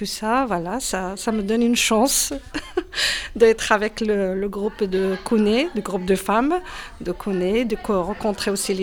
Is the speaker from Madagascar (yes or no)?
no; Rennes, Brittany, France; je suis de Villejean, je suis une maman de 4 enfants.